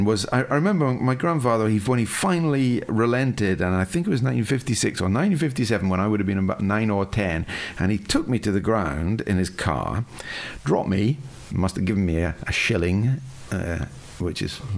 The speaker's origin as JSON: {"language": "English", "town": "Dundee", "region": "Scotland", "country": "United Kingdom", "tie": "born or raised there", "said": "I grew up in Dundee"}